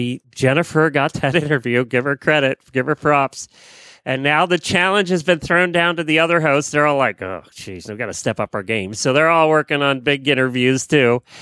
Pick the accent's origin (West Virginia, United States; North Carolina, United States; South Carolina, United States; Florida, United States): Florida, United States; Ocala; from Ocala, Florida.